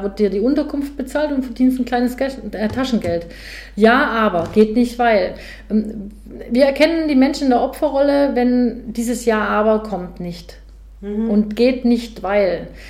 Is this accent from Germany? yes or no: yes; Baden-Württemberg, Germany; ich komme ja eigentlich aus Schwaben.